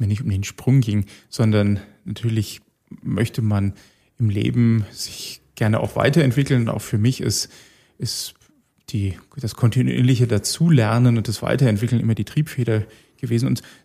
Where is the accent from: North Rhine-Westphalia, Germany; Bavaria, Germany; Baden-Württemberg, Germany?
Bavaria, Germany; Und auch bei uns daheim in Bayern oder auch in Deutschland gibt es gar nicht so viel eigenständige Kinderspitäler